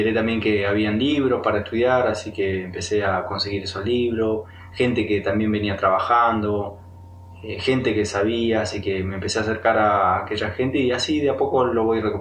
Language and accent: Spanish; El Pantanoso, Río Negro, Argentina; born there; Yo nací en un lugar que se llama El Pantanoso, que queda hacia el sudeste de Bariloche. Y queda a unos 35 kilómetros donde se ubica la comunidad Cañumil, que es la cual pertenezco, donde nacieron mi papá y donde se criaron mis padres, mi madre